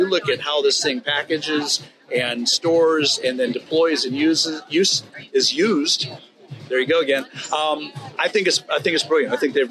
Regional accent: Florida, United States; I'm coming from South Florida.

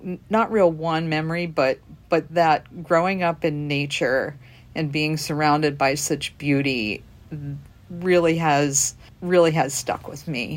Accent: Pennsylvania, United States; I grew up in eastern Pennsylvania, in the mountains, coal regions. So it was a rural area about 3 miles from the closest town.

